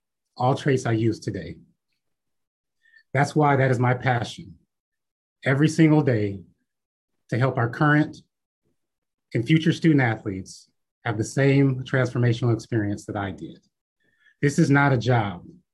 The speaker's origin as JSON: {"language": "English", "town": "Lansing", "region": "Michigan", "country": "United States", "tie": "born or raised there", "said": "I grew up in Lansing, Michigan. I attended Lansing Public Schools."}